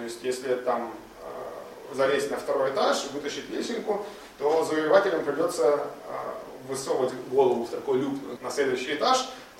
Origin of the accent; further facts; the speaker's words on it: Russia; я из России